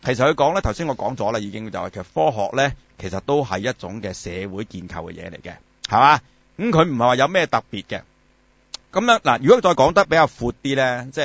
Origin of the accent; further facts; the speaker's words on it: China; 我哋中國人有個講法嘛，